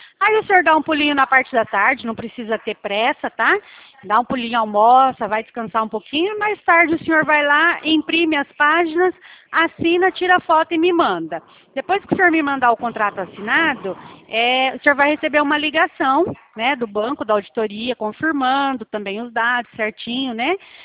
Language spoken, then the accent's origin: Portuguese; Santo Inácio, Paraná, Brazil; Eu sou paranaense também. Eu sou de Santo Inácio, aqui da divisa.